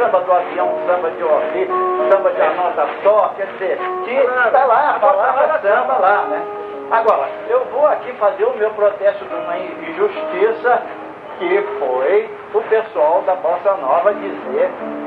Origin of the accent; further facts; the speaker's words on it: Bahia, Brazil; Eu também sou baiano